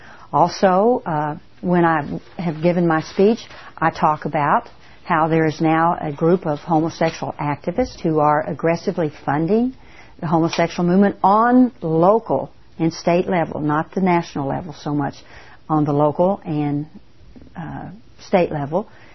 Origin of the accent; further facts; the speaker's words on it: United States; Now, as an American, I believe they have a right to choose that lifestyle